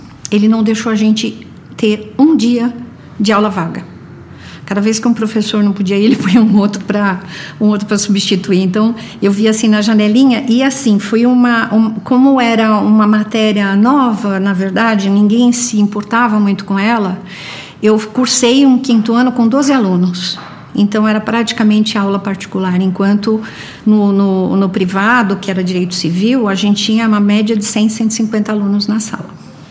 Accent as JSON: {"language": "Portuguese", "region": "São Paulo", "country": "Brazil", "tie": "born or raised there", "said": "Eu nasci aqui em São Paulo no dia 7 de setembro de 1955. Cresci, fiz escola em escola pública sempre"}